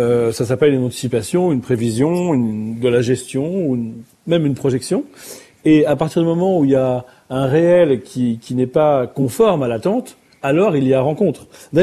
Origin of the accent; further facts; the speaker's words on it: Boulogne-Billancourt, Île-de-France, France; Puisque moi, je suis né à Paris, enfin dans l'Ouest parisien, à Boulogne. J'ai grandi très très très très loin de l'Algérie et de son soleil.